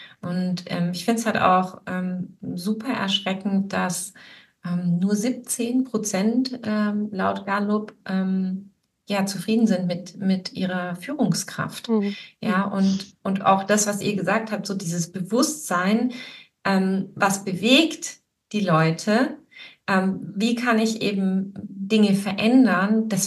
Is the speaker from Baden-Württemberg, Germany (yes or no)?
yes; Baden-Württemberg, Germany; ich bin auch hier in Baden-Württemberg groß geworden